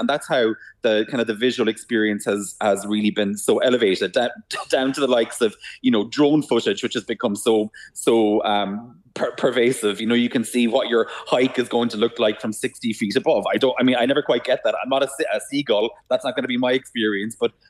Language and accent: English; Cork, Munster, Ireland; also born or lived in Cobh; I'm from Cork and I spent a lot of time in Cove growing up.